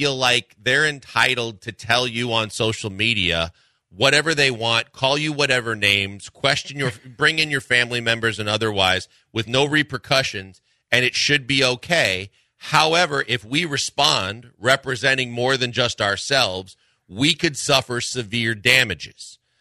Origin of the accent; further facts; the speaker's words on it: Midwest, United States; Me, especially growing up in the Midwest.